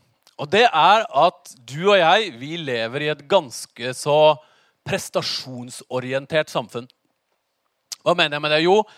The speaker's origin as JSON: {"language": "Norwegian", "region": "Oslo", "country": "Norway", "tie": "born or raised there", "said": "Jeg vokste opp i Oslo."}